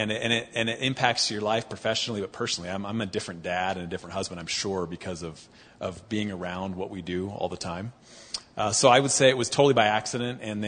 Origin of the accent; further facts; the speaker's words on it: Seattle, Washington, United States; I grew up in Seattle. Actually came to Utah.